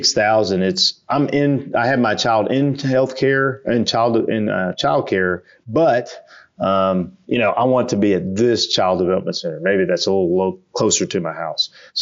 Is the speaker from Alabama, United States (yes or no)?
yes; Jasper, Alabama, United States; I'm from Jasper, Alabama. I'm really proud of that. I grew up in Alabama, lived there most of my life, about three when I moved there. And then I didn't move out of my hometown, the same hometown.